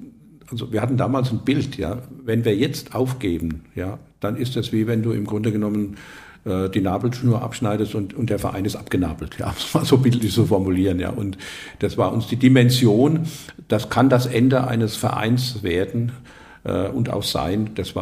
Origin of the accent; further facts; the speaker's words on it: Worms, Rhineland-Palatinate, Germany; wenn du irgendwo hinkamst, ja, und ich sagte, ich komme aus Worms